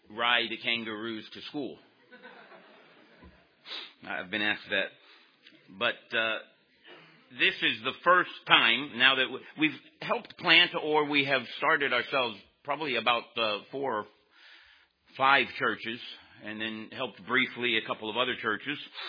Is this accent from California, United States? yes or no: no; Hollywood, Florida, United States; also born or lived in Miami, United States; I'm from Florida, born in Miami, Florida. Moved to Hollywood, Florida when I was just young.